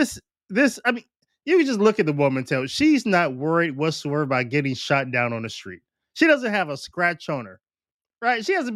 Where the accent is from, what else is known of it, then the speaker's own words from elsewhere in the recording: Warren, Ohio, United States; I grew up in Warren, Ohio.